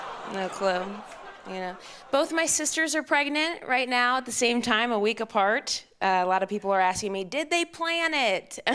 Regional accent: Midwest, United States; My mom is back home where I grew up in the Midwest

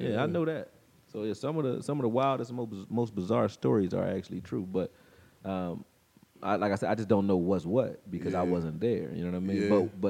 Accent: Philadelphia, Pennsylvania, United States; I was like, I was like, yo, I'm legit from Philly.

